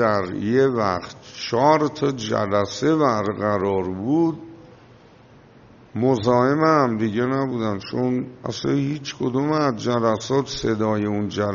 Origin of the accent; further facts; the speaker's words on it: Iran; بهش گفتم من ایرانیم